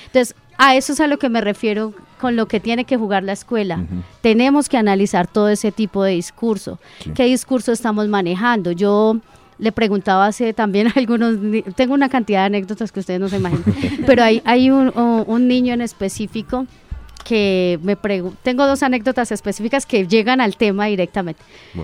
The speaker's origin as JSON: {"language": "Spanish", "region": "Bogotá", "country": "Colombia", "said": "soy de Bogotá. Me dijo, a veces se le pega como el acento, en Zamacá tienen un cantadito específico y a veces como que se me pega."}